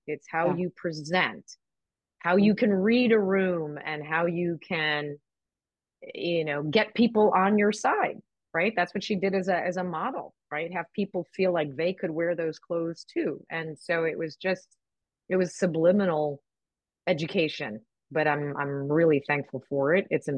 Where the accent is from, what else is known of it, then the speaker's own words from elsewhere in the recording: Chicago, Illinois, United States; born there; I was born in Chicago. So my father moved here, married my mom in 66, had me in 67.